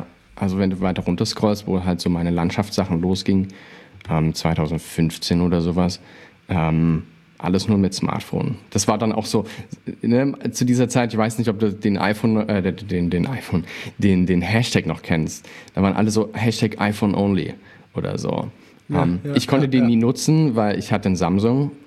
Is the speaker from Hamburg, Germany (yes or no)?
no; Chemnitz, Saxony, Germany; ich komme aus Chemnitz ursprünglich